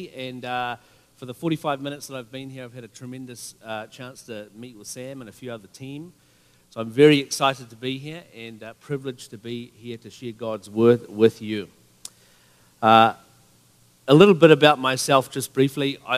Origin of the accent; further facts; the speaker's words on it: New Zealand; probably noticed my accent.